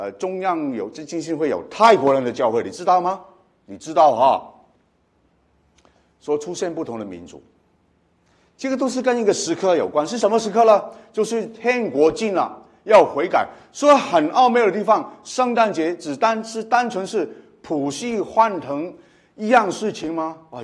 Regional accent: Macau; now in Australia; 大家知道我澳门长大

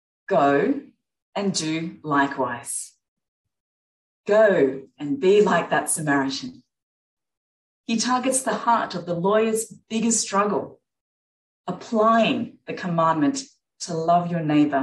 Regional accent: Sydney, New South Wales, Australia; I certainly did growing up in Sydney in the 70s and 80s. My brother Ken and I were two out of only a handful of Asians in our whole school.

